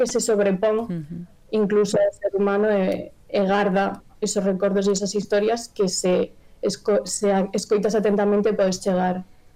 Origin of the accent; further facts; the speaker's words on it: Courel, Galicia, Spain; como eu son do Courel e coñezo como moi de primeiras pois esta realidade deste mundo rural que vai desaparecendo